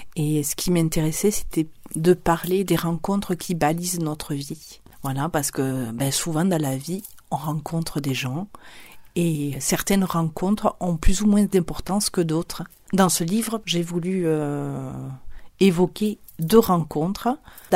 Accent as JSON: {"language": "French", "region": "Occitanie", "country": "France", "moved": "as an adult", "said": "J'ai quitté l'Aveyron et je suis partie à Paris, à la Sorbonne"}